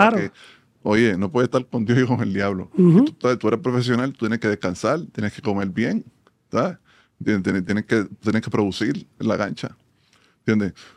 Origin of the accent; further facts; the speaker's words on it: Levittown, Toa Baja, Puerto Rico; yo soy un jíbaro de Levitown. ¿Me entiendes? De toda mi vida, de donde salió Ramón Rivas, donde salió Charlie Bermúdez.